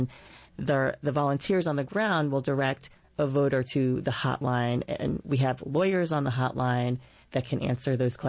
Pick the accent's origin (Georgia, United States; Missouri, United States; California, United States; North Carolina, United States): North Carolina, United States; Greensboro; also born or lived in Brooklyn, New York; So I was born in Brooklyn, New York. My parents were both raised in the city, and my dad moved to North Carolina to go to college. He went to Fayetteville State, and we ended up in Greensboro once he graduated.